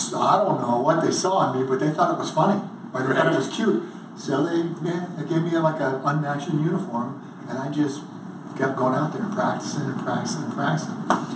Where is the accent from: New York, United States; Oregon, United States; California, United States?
California, United States; So I just invited myself to a small school near my hometown, UC Davis, which played Division II football